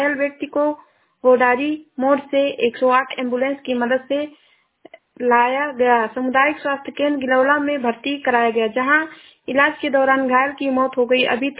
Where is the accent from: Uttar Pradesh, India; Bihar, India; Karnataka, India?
Uttar Pradesh, India; मैं जिला श्रावस्ती से हूँ।